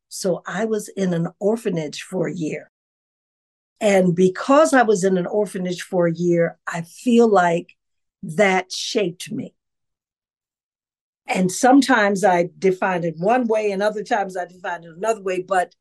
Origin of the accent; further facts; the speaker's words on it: Chicago, Illinois, United States; I grew up in Chicago. I was born in Chicago.